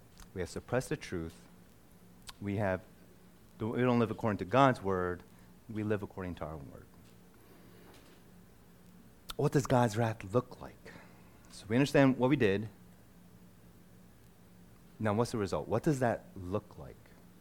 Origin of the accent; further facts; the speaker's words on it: Philadelphia, Pennsylvania, United States; I'm from Philly, and we had this, I don't know how big of a block.